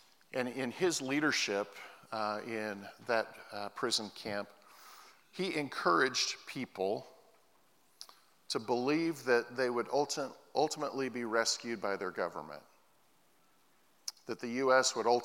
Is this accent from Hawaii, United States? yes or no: no; Oregon, United States; There was a guy in my church when I was growing up in Southern Oregon.